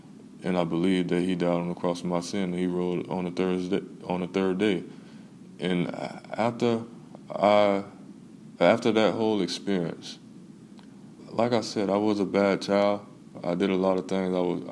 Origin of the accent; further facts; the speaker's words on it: West Palm Beach, Florida, United States; Growing up in West Palm Beach, when I was younger, like in elementary school, around about the second or third grade, I was a pretty troublesome child.